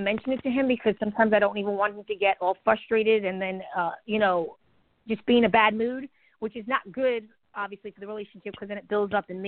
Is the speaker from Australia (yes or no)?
no; New York, United States; now in Florida, United States; I'm from Florida. Actually, I'm from New York, but I live in Florida.